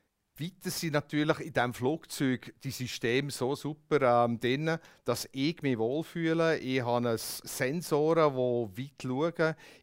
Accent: Switzerland; Das sind so Sachen, die ich jetzt als Schweizer würde wichtig finden und anschauen.

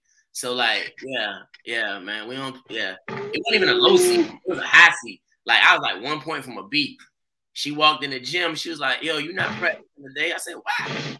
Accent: Orangeburg, South Carolina, United States; I'm from the Berg. Born and raised Orangeburg, South Carolina.

